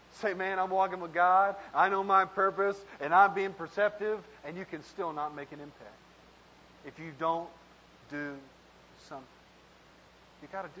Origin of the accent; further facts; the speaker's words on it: Texas, United States; You know, I grew up in West Texas.